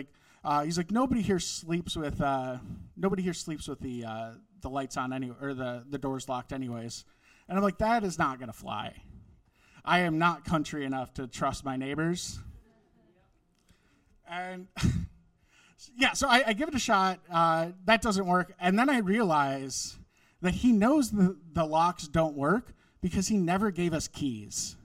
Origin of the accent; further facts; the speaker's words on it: Wisconsin, United States; Like, I grew up in Wisconsin, the land of serial killers.